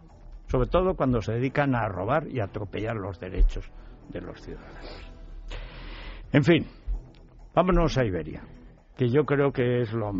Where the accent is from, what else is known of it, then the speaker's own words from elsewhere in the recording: Spain; Que uno es de Guarromán, otro es de Baños y tal, al final somos españoles.